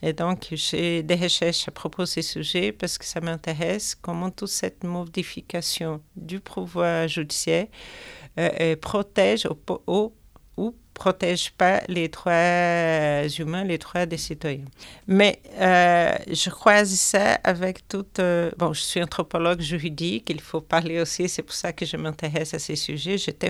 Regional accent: Brazil; je suis brésilienne, anthropologue

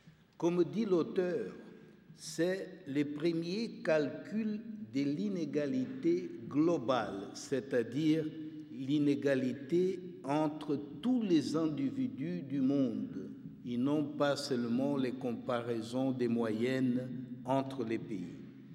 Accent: Rio de Janeiro, Brazil; accent: carioca; French is a second language; aussi de m'excuser de mon accent quelque peu tropical. Vous savez, j'appartiens à une génération dans mon pays où on commençait à apprendre le français à l'école primaire, mais sans jamais perdre l'accent un peu carioca avec lequel nous parlons.

